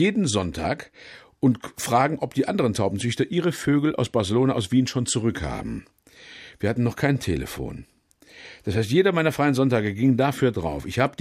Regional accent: Gladbeck, North Rhine-Westphalia, Germany; born there; Geboren in Gladbeck.

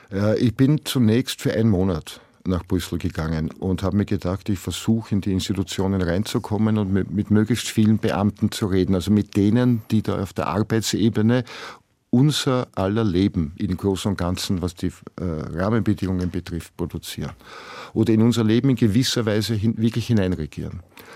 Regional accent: Vienna, Austria; ich komme aus der Stadt, da gibt es keine Alpen, keine Almen, keine Lederhosen und ich bin Wiener

